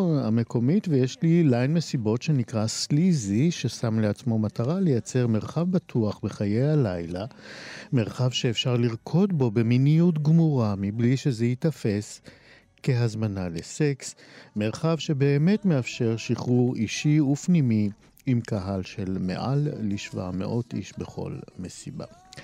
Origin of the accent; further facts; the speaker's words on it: Kerem Shalom, Southern District, Israel; אלבום הבכורה מדבר על הילדות שלי ביישוב הקרוב ביותר לעזה, כרם שלום.